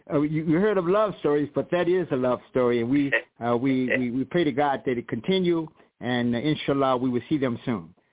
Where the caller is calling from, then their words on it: St. Louis, Missouri, United States; calling from St. Louis, Missouri.